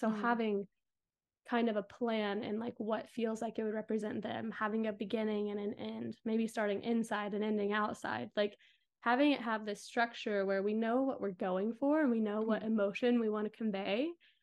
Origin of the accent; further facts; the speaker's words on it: Georgia, United States; now in Seattle, United States; I live outside of Seattle, might be moving soon, but been there for a couple years now. I'm originally from Georgia, and I do wedding photography